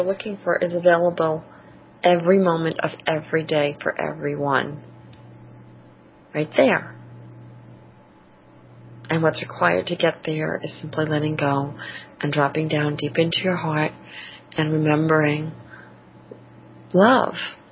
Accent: New York, United States; accent: New York; This is it, people. This is my New York accent.

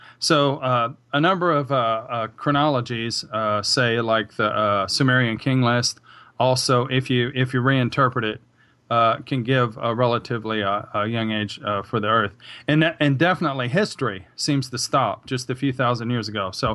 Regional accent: Virginia, United States; I grew up in Northern Virginia, and I had a friend.

